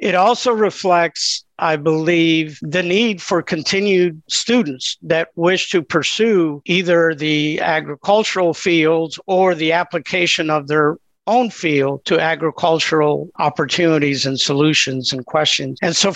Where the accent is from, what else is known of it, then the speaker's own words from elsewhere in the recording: Illinois, United States; I am from the Midwest. I grew up in Illinois, and I went to ag schools in Illinois, North Carolina, Tennessee, worked in the southern part of the U.S.